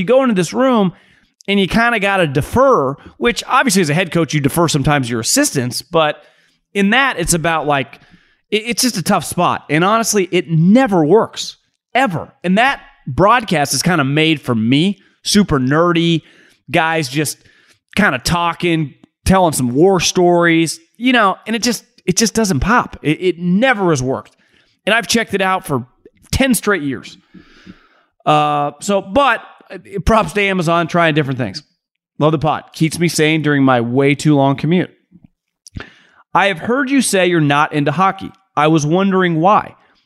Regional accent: California, United States; now in Arizona, United States; You know, I grew up in California. We just not a big hockey place.

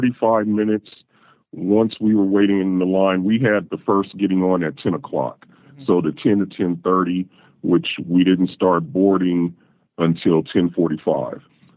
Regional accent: West Coast, United States; now in Ohio, United States; I'm originally from the West Coast, but I live in Ohio, and I have family that we cruise with that lives in Florida.

